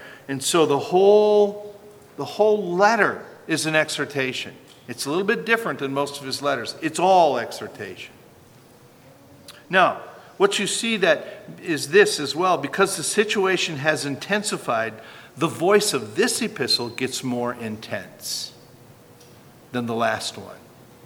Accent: Wisconsin, United States; where I grew up in German-Polish land of Wisconsin, you're either Catholic or Lutheran, or a few Baptists.

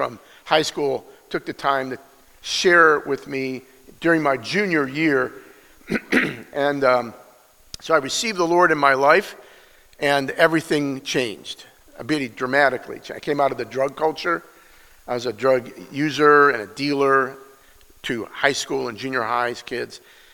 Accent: Cleveland Heights, Ohio, United States; I grew up in the Jewish capital of Ohio, which is Cleveland Heights. Any Clevelanders in the room? I never met a Christian in the 16 years I lived in Cleveland.

